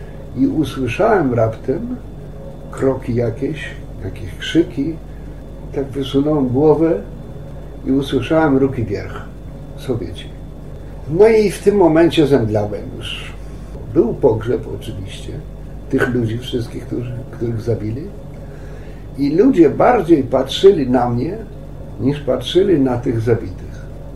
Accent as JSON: {"language": "Polish", "town": "Zamość", "region": "Lublin Voivodeship", "country": "Poland", "tie": "born there", "said": "ja się urodziłem w Zamościu, w ładnym, ciekawym miasteczku, które zresztą mało pamiętam. Za parę miesięcy będę miał 75 lat."}